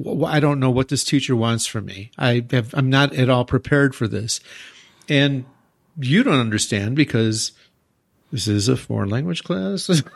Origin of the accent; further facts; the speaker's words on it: United States; now in Japan; And as an American coming to Japan, I didn't smile a lot.